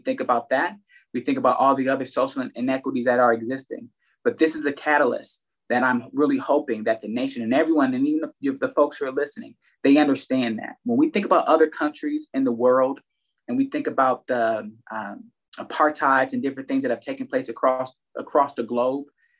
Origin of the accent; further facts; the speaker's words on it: Milwaukee, Wisconsin, United States; I'm from Milwaukee, Wisconsin, and growing up, Milwaukee always had a very robust Juneteenth celebration.